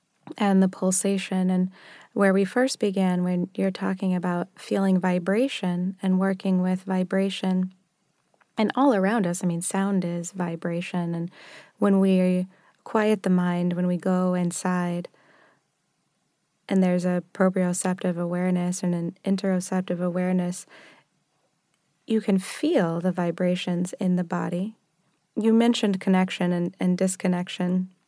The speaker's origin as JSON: {"language": "English", "region": "Texas", "country": "United States", "tie": "born or raised there", "said": "I grew up in Texas and there's a strong culture of, you know, women being very powerful, but also demurring and not speaking oftentimes."}